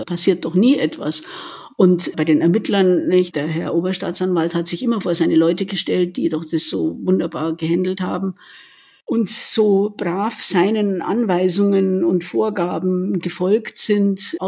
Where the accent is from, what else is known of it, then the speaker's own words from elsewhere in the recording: Munich, Bavaria, Germany; born there; ich also als geborene Münchnerin